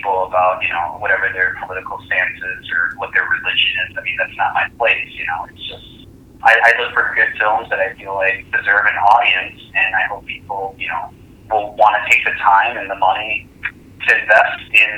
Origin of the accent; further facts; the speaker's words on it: Minnesota, United States; like I come from the Twin Cities, which is a huge music hub as well